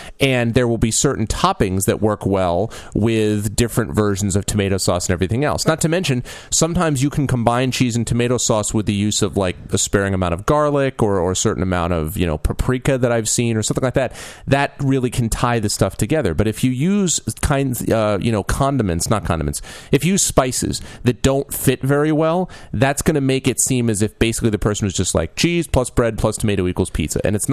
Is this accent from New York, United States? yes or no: no; Connecticut, United States; Growing up in Connecticut and in sort of the tri-state/New England area, I never heard it referred to as a pie.